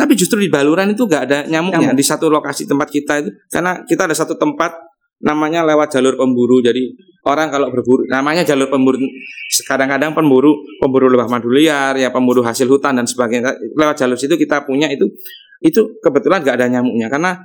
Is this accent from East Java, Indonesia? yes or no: yes; Banyuwangi, East Java, Indonesia; now in Surabaya, Indonesia; Saya lahir besar di Banyuwangi.